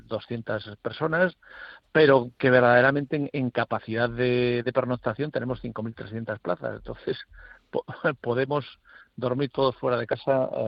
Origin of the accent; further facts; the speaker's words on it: Dobarganes, Cantabria, Spain; born there; Sí, yo soy nacido en Dobarganes, entonces yo he visto nevadas. Es uno de los pueblos más altos de la comarca.